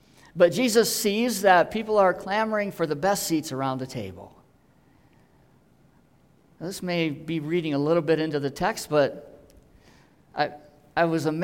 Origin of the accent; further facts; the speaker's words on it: Michigan, United States; I grew up in Western Michigan, a very religiously conservative area